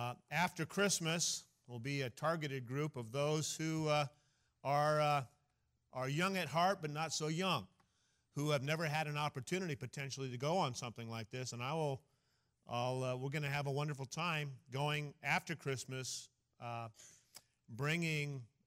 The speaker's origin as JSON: {"language": "English", "town": "Bakersfield", "region": "California", "country": "United States", "tie": "born or raised there", "also_born_or_lived": "Ukiah", "said": "I remember as a kid, I was born in Ukiah, moved to Bakersfield"}